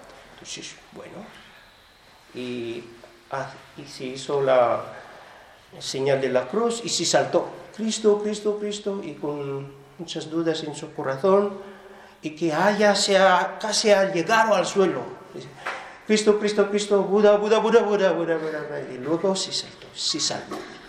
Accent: Philippines; Spanish is a second language; moved away; Yo, por cierto, vengo de Asia, de Filipinas

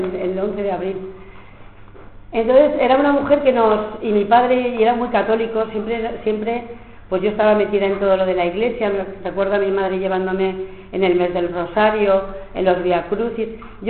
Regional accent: Puente la Reina, Navarre, Spain; born there; de 7 hermanos, soy la sexta, y nací en Puente la Reina, un pueblecito pequeño de Navarra.

